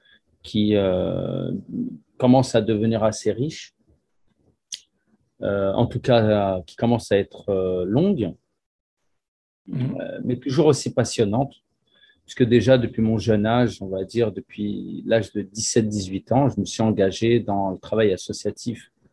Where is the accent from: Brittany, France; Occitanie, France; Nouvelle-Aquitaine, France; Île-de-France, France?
Île-de-France, France; Paris; Moi, je suis un natif de Paris. Je suis né dans une famille d'immigrés algériens qui sont arrivés dans les années 60 en France et à Paris directement.